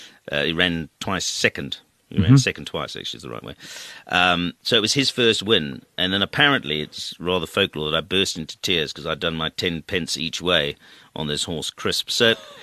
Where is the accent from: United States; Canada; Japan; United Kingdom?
United Kingdom; also born or lived in Cape Town, South Africa; I was quite fortunate in 1989, and being British at the time.